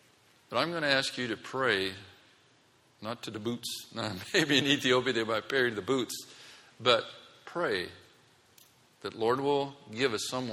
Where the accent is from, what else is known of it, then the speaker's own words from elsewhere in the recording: Oklahoma, United States; I've got a sense of humor because I'm from Oklahoma.